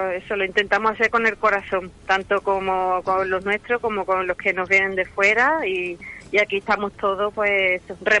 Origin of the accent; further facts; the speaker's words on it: Cádiz, Andalusia, Spain; Sí, pero yo soy de Cádiz.